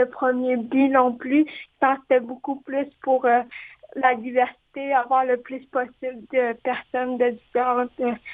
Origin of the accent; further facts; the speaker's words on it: Montreal, Quebec, Canada; Oui, j'ai grandi à Hochelaga-Maisonneuve, puis mes parents habitent dans le même quartier.